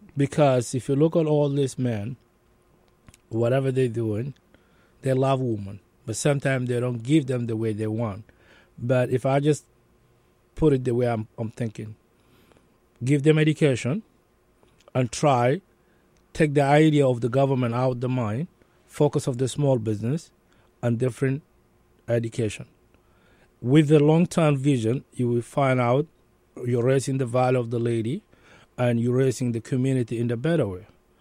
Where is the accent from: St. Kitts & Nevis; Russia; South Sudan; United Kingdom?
South Sudan; Wau; English is a second language; now in United States; I start other group in WOW, my hometown.